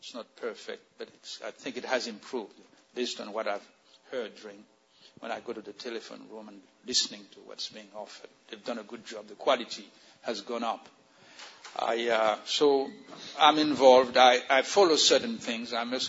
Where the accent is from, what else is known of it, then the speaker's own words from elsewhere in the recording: Haiti; I'm originally from Haiti